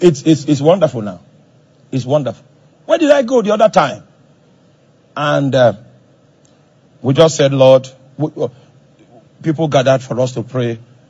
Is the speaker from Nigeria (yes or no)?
yes; Nigeria; I'm Nigerian. My father is Nigerian.